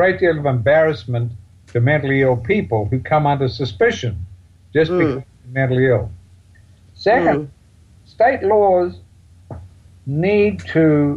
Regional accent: Australia; As an Australian, if you want to talk about it, you're talking about another country.

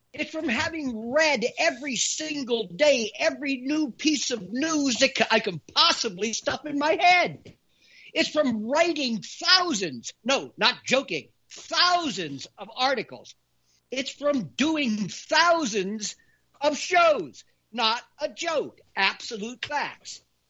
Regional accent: United States; because you never hold it against me that I'm American.

